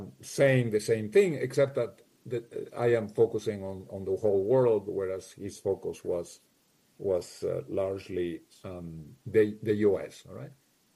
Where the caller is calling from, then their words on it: Madrid, Community of Madrid, Spain; I'm logging in from Madrid, and so for me, it is a little bit past 1:15 in the morning